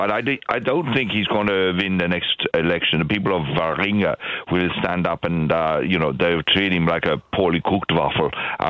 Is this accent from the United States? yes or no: no; Wallonia, Belgium; English is a second language; I'm from the German part of Belgium. That's right. So that's why I've got an accent like this, and that's why I say waffle.